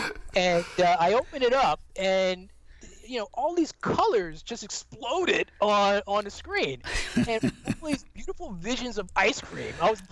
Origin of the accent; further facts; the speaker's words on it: Philadelphia, Pennsylvania, United States; I grew up in West Philly and the truck used to come around